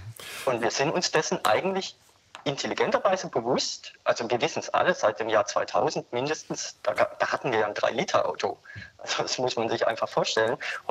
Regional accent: Baden-Württemberg, Germany; Ich meine, ich komme aus Baden-Württemberg

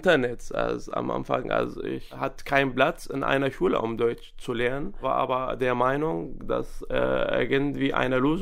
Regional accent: Syria; German is a second language; now in Germany; Ich komme aus Syrien und naja, der Weg war sehr schwer. Erstens bin ich nach der Türkei gegangen und dort bin ich 6 Monate gelebt.

